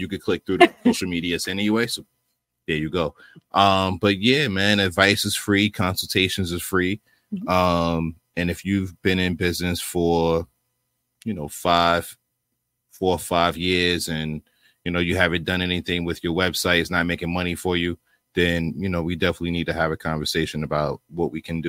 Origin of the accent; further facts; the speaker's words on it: New York, United States; now in Houston, United States; Like, I'm from New York and, you know, I always wanted to get money with my friends.